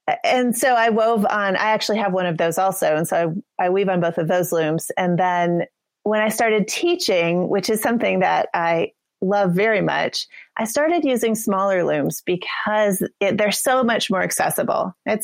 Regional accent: New Mexico, United States; I grew up in New Mexico and I studied with people in northern New Mexico for quite a few years.

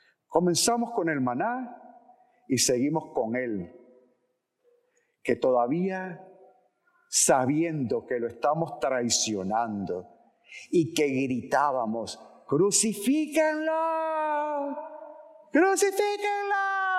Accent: Nicaragua; now in United States; bueno, yo soy de Nicaragua, que usted salió de su rancho de Nicaragua donde vivíamos allá descalzo

